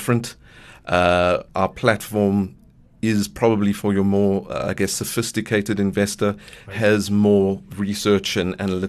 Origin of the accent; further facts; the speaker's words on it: South Africa; I've worked in South Africa. I am South African.